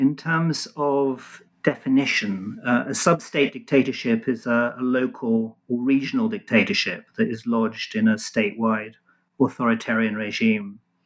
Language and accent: English; London, United Kingdom; also born or lived in Israel; I was born in London, and apart from a short spell in Israel, was raised and educated in England.